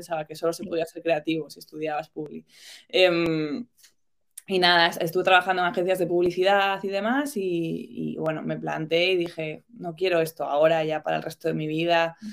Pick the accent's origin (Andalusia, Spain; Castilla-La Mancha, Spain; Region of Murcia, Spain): Andalusia, Spain; Sevilla; born there; also born or lived in Santander / Madrid; yo nací en Sevilla, pero luego viví en Santander y luego me fui a estudiar a Madrid.